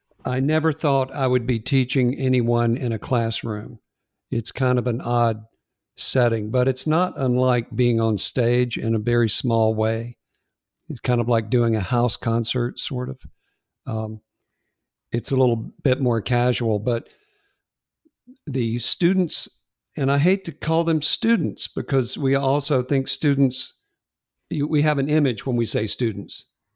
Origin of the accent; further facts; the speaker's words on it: North Carolina, United States; Yeah, I was born and raised near Brevard in Rutherford County.